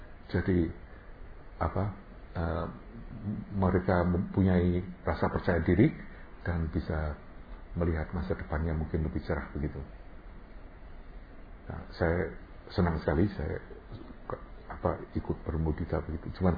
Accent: Indonesia; Dipikir saya dari Indonesia, saya mestinya Muslim gitu. Apalagi

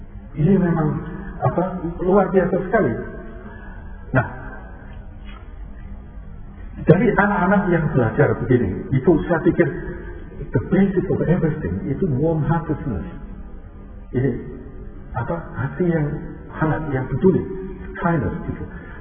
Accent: Semarang, Central Java, Indonesia; Ini saya lahir di Semarang, dibesarkan sebagai orang Jawa.

